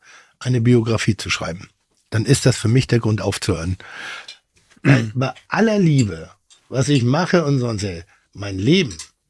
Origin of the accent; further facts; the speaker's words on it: Pinneberg, Schleswig-Holstein, Germany; also born or lived in Elmshorn; Ich denke immer, ich bin Schleswig-Holsteiner. Ich bin in Lemzorn geboren, da sind die Kölnflocken erfunden worden und Pinneberg groß geworden.